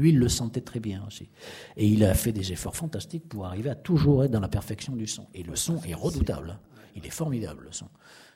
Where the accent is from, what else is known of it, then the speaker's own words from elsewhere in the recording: France; Je veux dire, je suis français, c'est peut-être pas la peine de montrer tous les systèmes de verrouillage de l'arme atomique